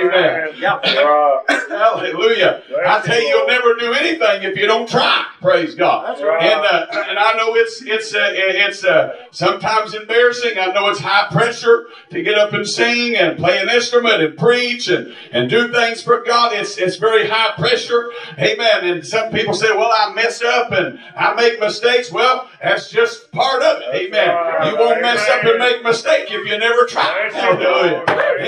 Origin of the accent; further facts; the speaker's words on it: Gilbert, West Virginia, United States; I'm from Gilbert, West Virginia. I've come a long ways too, baby.